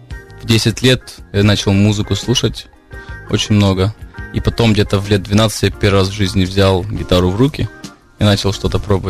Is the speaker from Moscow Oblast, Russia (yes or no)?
no; Maykop, Adygea, Russia; also born or lived in Krasnodar; now in Ukraine; В Росії, да, я родился в Росії, город Майкоп, очень маленький. Потом я жил в Краснодаре. И в 2002 вроде бы мы переехали всей семьей в Украину служить в Донецк.